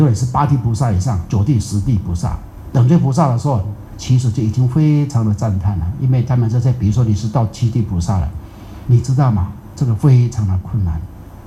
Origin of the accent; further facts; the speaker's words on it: Taiwan; 跟我们台湾人讲的哈